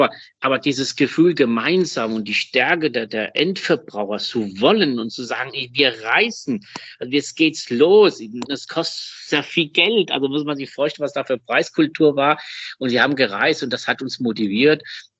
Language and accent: German; Germany; also born or lived in Spain; ich bin ja sehr deutsch-spanisch, spanisch-deutsch, also das kann man da so nennen, wie man will. Ich bin in Spanien geboren, in Deutschland aufgewachsen.